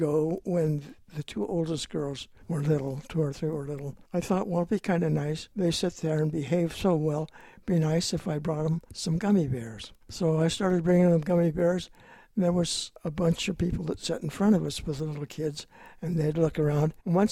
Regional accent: Grants Pass, Oregon, United States; I grew up in Grants Pass.

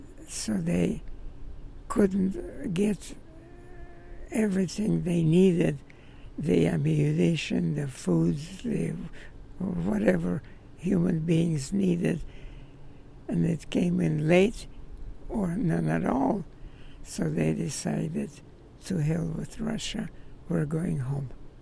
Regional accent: Iran; And I wanted to be American even while growing up in Iran. So in 1950, I was the only one who spoke English

